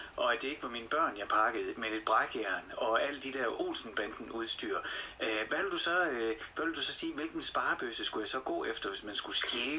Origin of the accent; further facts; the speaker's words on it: Horsens, Central Denmark Region, Denmark; Jeg prøver ikke i Horsens, jeg er fra Horsens.